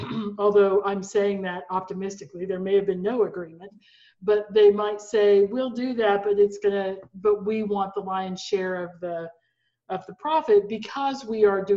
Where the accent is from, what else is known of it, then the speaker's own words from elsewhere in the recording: Oklahoma, United States; no, I'm an Oklahoman, right? I was born in Oklahoma, I'm raised in Oklahoma.